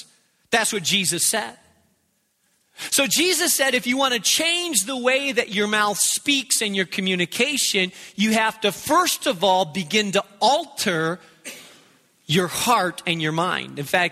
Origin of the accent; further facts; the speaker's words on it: Spain; I grew up in Spain. I like strong coffee.